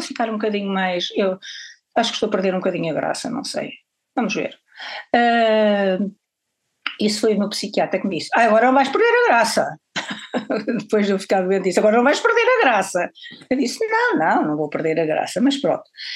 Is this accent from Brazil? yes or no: no; Porto, Portugal; Sendo filha de mãe espanhola, catalã de Barcelona, filha e neta, e do lado português sou do norte do Porto, portanto Mediterrâneo, Atlântico